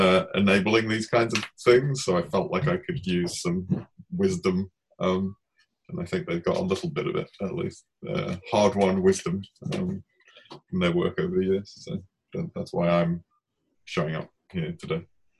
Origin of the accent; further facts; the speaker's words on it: United Kingdom; now in United States; I am obviously British, as you can probably tell by my accent. and I've been in the US 23 years, I think it is.